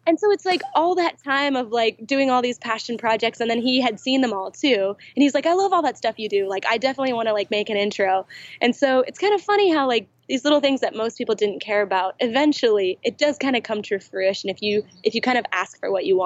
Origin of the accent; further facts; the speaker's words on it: Bowling Green, Kentucky, United States; also born or lived in California / Syracuse, New York; So we were born in California, but we grew up in Syracuse, New York. Go Syracuse, go Big Orange. And then we grew up in Bowling Green, Kentucky.